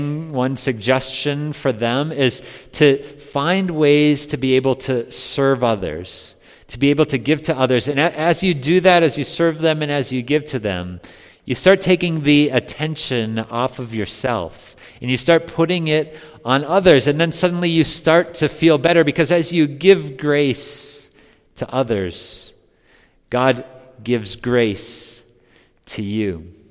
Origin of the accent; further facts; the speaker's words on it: Minnesota, United States; I was from Minnesota, and none of those things.